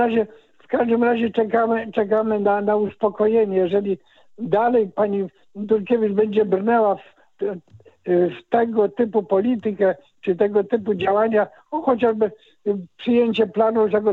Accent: Gdańsk, Pomeranian Voivodeship, Poland; kiedy zobaczyli nas, że jesteśmy z Gdańska

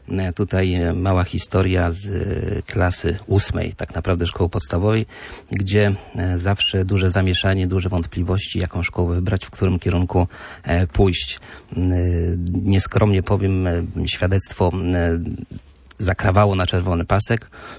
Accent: Władysławowo, Pomeranian Voivodeship, Poland; Tak, pochodzę dokładnie z Władysławowa, z czego jestem dumny

